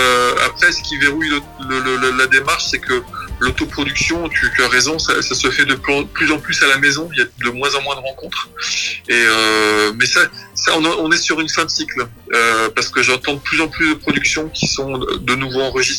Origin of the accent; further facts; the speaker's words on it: New Caledonia; Je venais de Nouvelle-Calédonie.